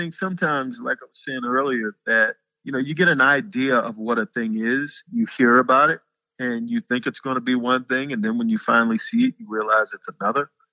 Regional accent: Annapolis, Maryland, United States; I come from Annapolis, Maryland, and I used to think everybody in Hollywood is a genius.

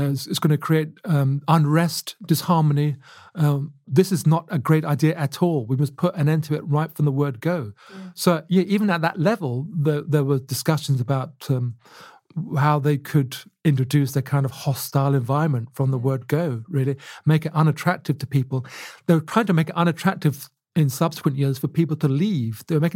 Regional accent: Luton, East of England, United Kingdom; as I was growing up in Luton

